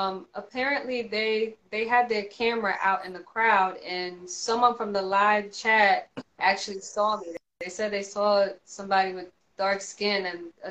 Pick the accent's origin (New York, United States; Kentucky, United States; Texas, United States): Texas, United States; Houston; I'm from Brooksmith, which is an area in the northern part of Houston.